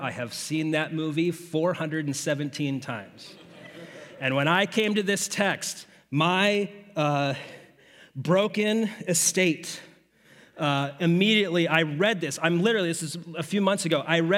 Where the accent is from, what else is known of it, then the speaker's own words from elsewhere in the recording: Phoenix, Arizona, United States; I grew up in the West. I grew up here in Phoenix.